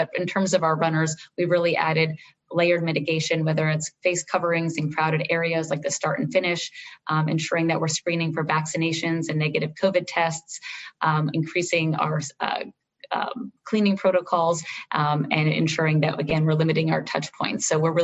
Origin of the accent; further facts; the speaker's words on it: New York, United States; it's really as a New Yorker to be able to see and celebrate and have this event that really brings together so much of what's great about New York